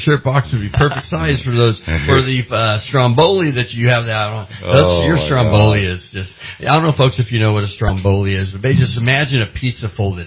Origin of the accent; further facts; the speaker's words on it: San Jose, California, United States; born there; I think that's where I was named after since I was born in San Jose.